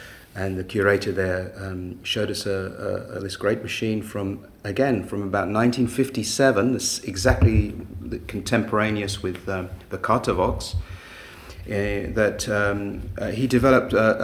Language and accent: English; London, United Kingdom; I'm a musician from London.